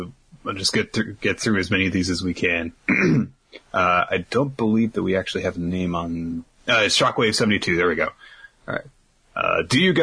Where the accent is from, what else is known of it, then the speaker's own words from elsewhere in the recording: Florida, United States; I'm from Florida, and we had that recount that made everyone mock us for 17 years and counting.